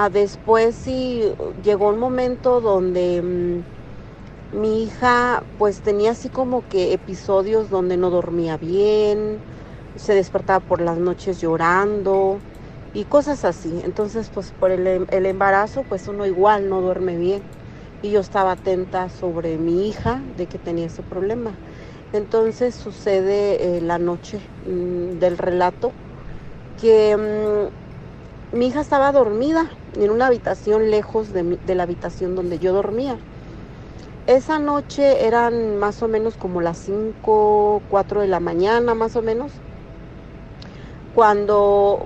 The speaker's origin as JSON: {"language": "Spanish", "region": "Guanajuato", "country": "Mexico", "moved": "yes", "lives_now": "Georgia, United States", "said": "me comunico desde acá de Georgia, Estados Unidos, acá radico. Yo soy de Guanajuato, ya tengo muchos años acá."}